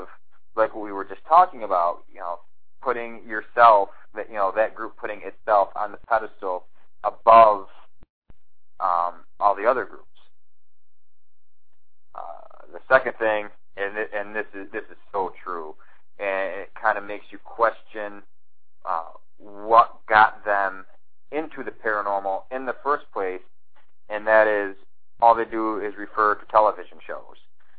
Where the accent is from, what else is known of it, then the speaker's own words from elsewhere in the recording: Massachusetts, United States; You know, I'm from Massachusetts. So there's books called Haunted Massachusetts